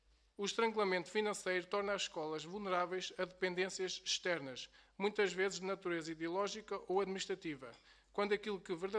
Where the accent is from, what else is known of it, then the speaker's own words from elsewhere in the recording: Pombal, Leiria, Portugal; sediada no Conselho de Pombal, distrito de Leiria, pelo qual fui eleito deputado e de onde sou natural